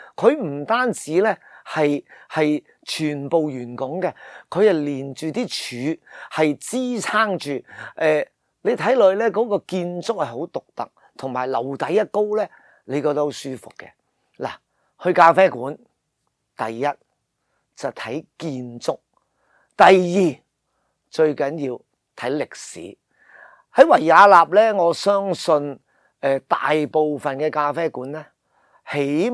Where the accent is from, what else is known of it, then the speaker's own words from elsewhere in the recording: Hong Kong; 因为有时我哋香港人啊，我自己都系啊